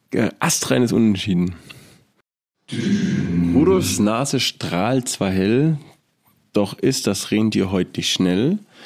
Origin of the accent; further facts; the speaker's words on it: Bavaria, Germany; ich komme aus Bayern